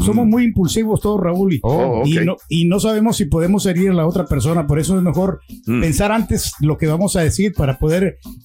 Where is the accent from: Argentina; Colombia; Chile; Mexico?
Mexico; mi tierra, que es México